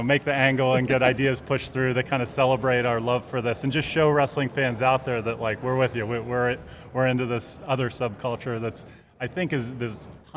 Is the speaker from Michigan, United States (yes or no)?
no; Pittsburgh, Pennsylvania, United States; And I grew up in Pittsburgh, so I was at that event when I was in high school.